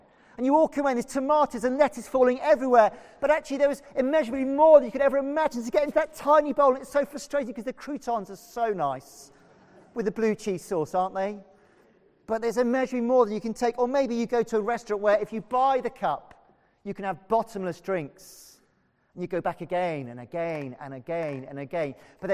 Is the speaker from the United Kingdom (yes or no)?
yes; Wales, United Kingdom; one of my afflictions as a Welshman is excessive superlatives and exaggeration.